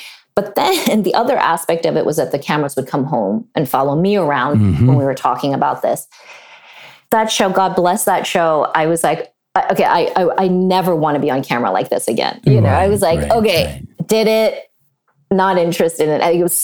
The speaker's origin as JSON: {"language": "English", "region": "California", "country": "United States", "tie": "born or raised there", "said": "like I grew up in the Bay Area where the majority of people looked like me."}